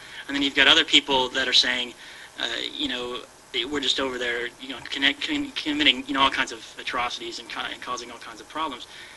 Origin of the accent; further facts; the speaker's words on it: the West, United States; American, we know we're hands off all the time. We keep an arm's distance from everyone, especially I'm from the West.